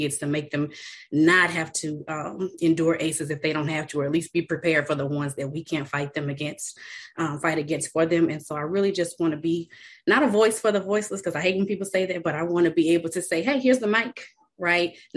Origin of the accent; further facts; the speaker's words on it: Colorado, United States; The world is so small. I'm from Colorado, where Clarence is, and I've got family in North Carolina.